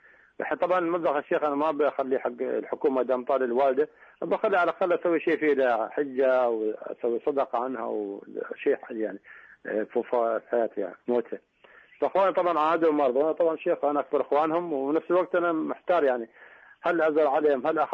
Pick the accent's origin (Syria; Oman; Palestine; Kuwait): Oman; فإحنا عندنا في عمان يتأخر يعني